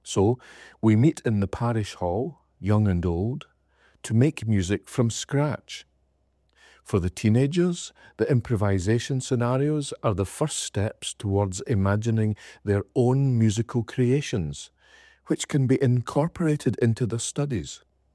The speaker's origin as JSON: {"language": "English", "region": "Scotland", "country": "United Kingdom", "said": "Perhaps they think that, being Scottish, I will give a more authentic performance."}